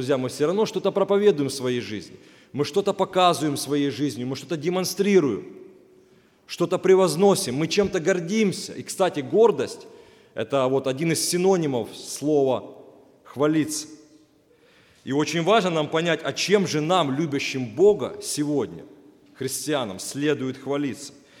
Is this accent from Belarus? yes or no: no; Mykolaiv, Mykolaiv Oblast, Ukraine; born there; now in Zhytomyr, Ukraine; я родился в Николаеве, но уже 8 лет живу в Житомире. Такая молодая семья у меня, жена из Житомира.